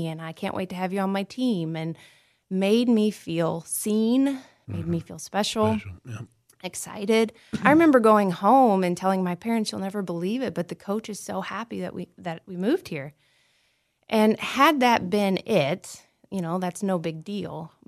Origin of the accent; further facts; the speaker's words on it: Illinois, United States; Southern Illinois.